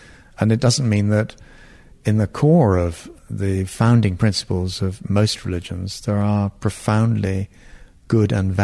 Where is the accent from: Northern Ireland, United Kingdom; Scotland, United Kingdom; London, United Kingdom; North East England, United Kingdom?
Northern Ireland, United Kingdom; also born or lived in Cyprus / Israel; I was brought up in places like Northern Ireland, where I was brought up between the Catholics and the Protestants. I was brought up in Cyprus, where there were ethnic divides across Turks and Greeks and all the rest of it. And then I was in Israel, and this was all in the 50s.